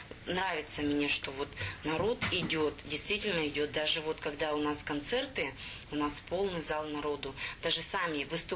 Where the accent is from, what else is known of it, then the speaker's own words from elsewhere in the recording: Ushakovo, Russia; Да, я сама из Ушакова